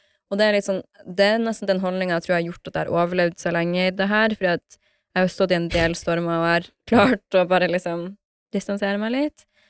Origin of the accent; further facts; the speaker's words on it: Harstad, Troms, Norway; så var jeg hjemme i Harstad på juleferie